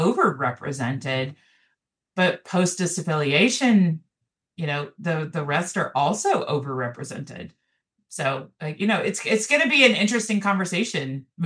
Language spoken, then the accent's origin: English; Southeast, United States; And so I'm from the Southeast.